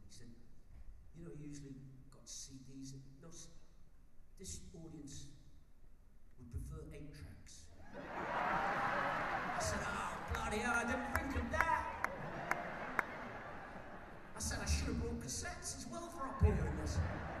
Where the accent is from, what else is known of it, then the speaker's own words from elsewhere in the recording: Manchester, North West England, United Kingdom; when I was a small boy growing up in Manchester, I dreamed that one day I'd get to play